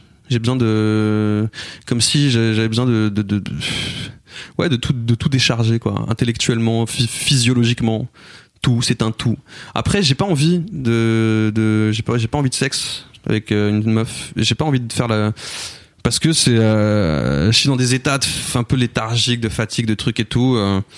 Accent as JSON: {"language": "French", "town": "Cergy", "region": "Île-de-France", "country": "France", "tie": "born or raised there", "said": "on a grandi à Cergy"}